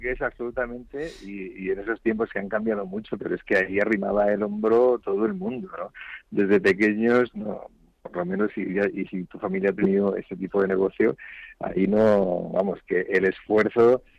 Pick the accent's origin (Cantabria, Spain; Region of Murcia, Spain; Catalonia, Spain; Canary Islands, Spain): Region of Murcia, Spain; also born or lived in Madrid; Regresé a Madrid. Luego, cuando pude, ahora estoy en Murcia, en mi pueblo